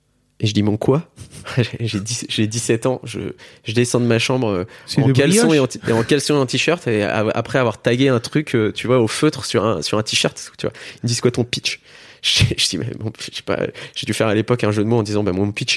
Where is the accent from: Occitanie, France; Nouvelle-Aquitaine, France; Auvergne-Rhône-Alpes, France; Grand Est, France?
Grand Est, France; Metz; Je suis originaire de Metz.